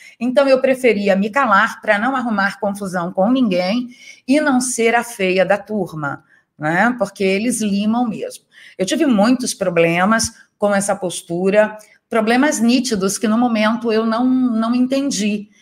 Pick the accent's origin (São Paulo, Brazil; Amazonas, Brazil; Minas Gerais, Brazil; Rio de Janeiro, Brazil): Rio de Janeiro, Brazil; Niterói; foi a primeira empresa a levar lâmpadas de LED lá para a minha cidade, Niterói